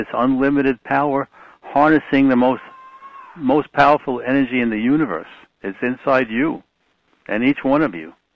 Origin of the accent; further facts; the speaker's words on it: Bronx, New York, United States; I grew up in the Bronx, and I was not a very trusting person.